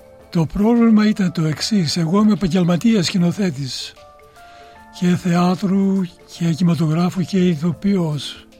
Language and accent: Greek; Greece; also born or lived in Russia; now in Melbourne, Australia; Είναι τα παιδικά μου χρόνια στην Ελλάδα, στο χωριό και στη Ρωσία.